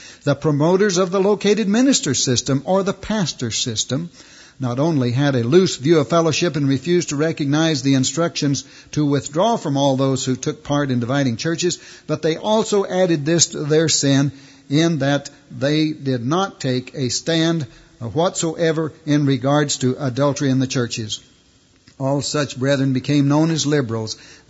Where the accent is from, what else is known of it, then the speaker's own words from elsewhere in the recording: Texas, United States; As I grew up in West Texas, the practice among most of the preachers was to book a week or 10-day meeting at a church.